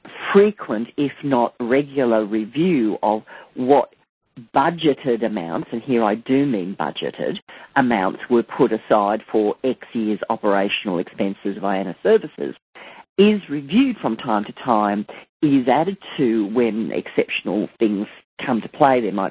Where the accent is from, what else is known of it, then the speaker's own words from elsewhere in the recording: Australia; bad language, not English, but hey, I'm an Australian.